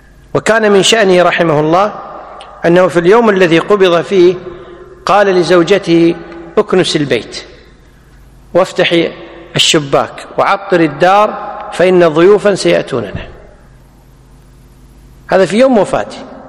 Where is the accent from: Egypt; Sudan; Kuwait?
Kuwait; اللي حنا نسميها بالعامية عندنا بالكويت